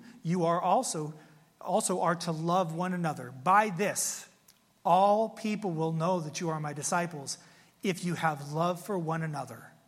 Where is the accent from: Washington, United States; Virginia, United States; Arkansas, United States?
Washington, United States; Spokane; And so I remember when I was growing up in Spokane, Washington, we spent time outside in the summertime as opposed to Phoenix.